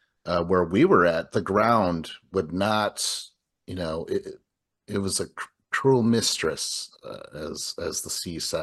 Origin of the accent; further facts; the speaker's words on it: Eau Claire, Wisconsin, United States; I grew up with in Eau Claire, our grandpa, he liked to garden